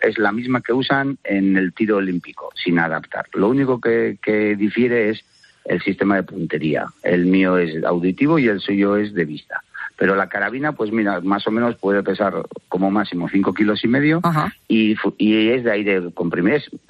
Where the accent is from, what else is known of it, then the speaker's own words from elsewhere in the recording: Ondarroa, Basque Country, Spain; conocí a un amigo de un pueblo vecino de Marquina, yo soy de Ondarra.